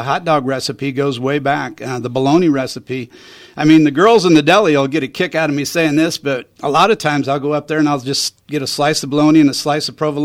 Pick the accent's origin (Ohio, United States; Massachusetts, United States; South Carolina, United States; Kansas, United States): Kansas, United States; McLouth; Well, when I grew up back in McClouth, Kansas, we used to go to a place up at Lansing called Wiley's Country Boy Meats.